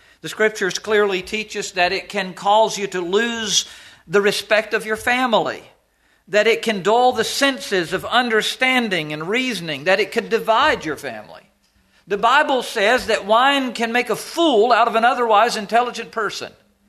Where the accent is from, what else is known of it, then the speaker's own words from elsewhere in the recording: the South, United States; I grew up in the South.